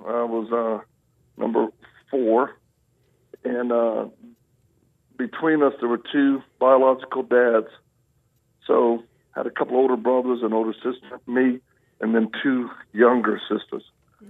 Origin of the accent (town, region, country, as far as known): Louisiana, United States; born or raised there; also born or lived in Mississippi / Texas